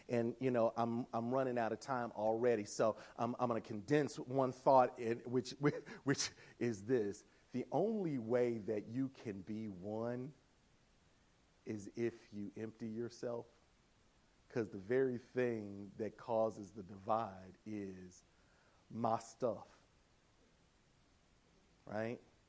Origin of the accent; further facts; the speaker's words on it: Tennessee, United States; I'm from Tennessee, so I'm Lectio Divina.